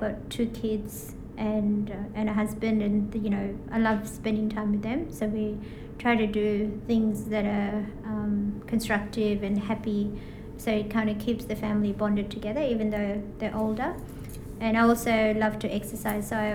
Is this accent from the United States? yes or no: no; Fiji; I grew up in Fiji. I grew up near the beach.